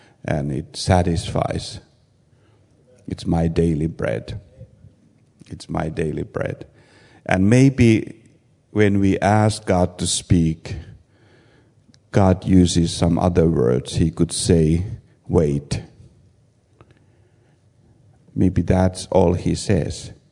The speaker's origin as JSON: {"language": "English", "country": "Finland", "second_language": "English", "said": "it's not because I'm from Finland and we don't like talking"}